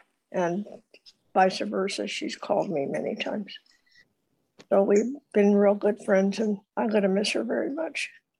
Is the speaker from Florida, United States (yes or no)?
no; California, United States; I'm from California.